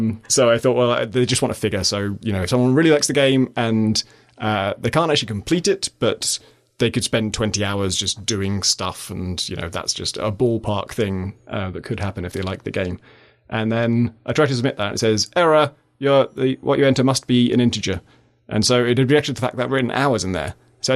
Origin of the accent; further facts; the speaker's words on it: United Kingdom; Mostly because I am British